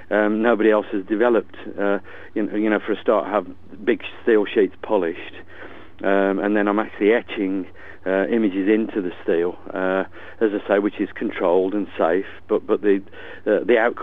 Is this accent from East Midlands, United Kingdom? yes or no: no; Bilston, West Midlands, United Kingdom; now in Ironbridge, United Kingdom; I've got this show back at Bilston, my hometown. Because I now live in Ironbridge